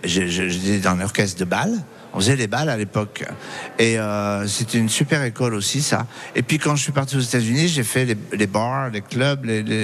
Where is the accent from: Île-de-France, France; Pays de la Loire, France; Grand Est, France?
Île-de-France, France; Paris; born there; j'ai jamais oublié d'où je viens. Je suis né à Ménilmontant, à Paris, dans le quartier d' … on était 4 enfants dans un petit 40 mètres carrés